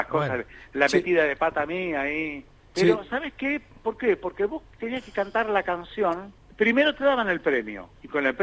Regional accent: Monte Grande, Buenos Aires Province, Argentina; yo vengo de Monte Grande.

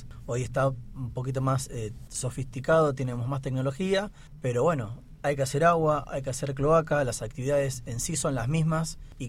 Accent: Tierra del Fuego, Argentina; born there; estar acá es muy fuerte para mí porque estoy volviendo a donde nací

